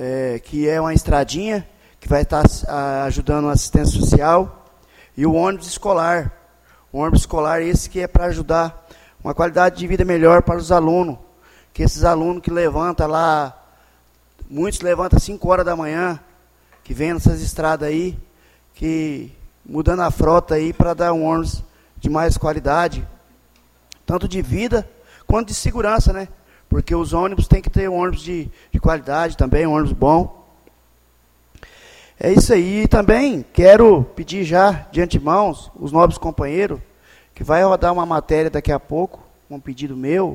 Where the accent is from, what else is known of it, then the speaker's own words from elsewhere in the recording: Nova Santa Helena, Mato Grosso, Brazil; a minha infância toda é aqui em Nova Santa Helena, e eu creio que os meus últimos dias sejam aqui também